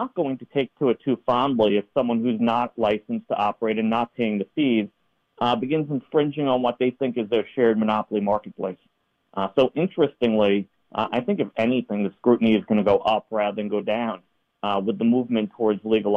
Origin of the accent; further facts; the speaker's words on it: New York, United States; my home state of New York